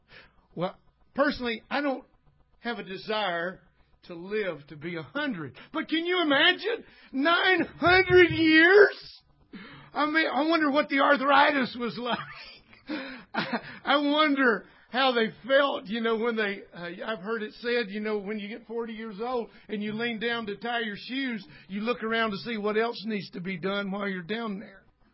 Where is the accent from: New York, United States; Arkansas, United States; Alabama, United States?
Alabama, United States; And I said, ma'am, I'm from Alabama.